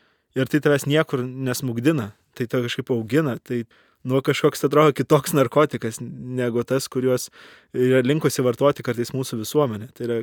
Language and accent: Lithuanian; Varėna, Alytus County, Lithuania; aš augau Varėnoj, tai gražus, nuostabus miestelis, bet vis dėlto provincija.